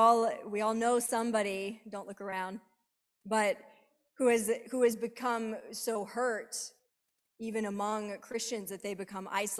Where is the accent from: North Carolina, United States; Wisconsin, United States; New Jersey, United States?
North Carolina, United States; When we moved here in 2015 from North Carolina, which is where I'm from, everything was changing for us.